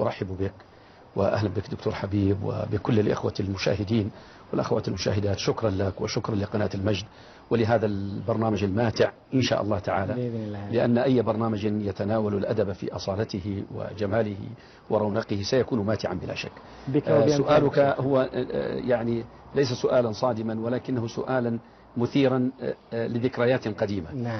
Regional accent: Ara, Al Bahah Province, Saudi Arabia; وكان يأتينا بعض الوعاظ إلى قريتنا الصغيرة الرابضة على قمة الجبل، قرية عراء في بني ظبيان في منطقة الباحة

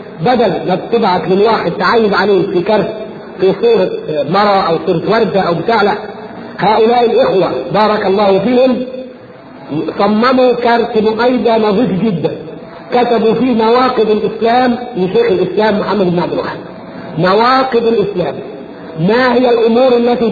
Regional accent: Egypt; إذا عندنا في مصر

